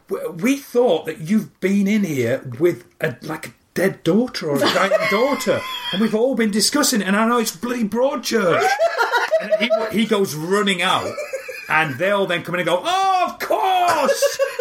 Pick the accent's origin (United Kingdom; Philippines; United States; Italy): United Kingdom; Barnsley, Yorkshire and the Humber; now in London, United Kingdom; I was a kid from Barnsley, middle of nowhere.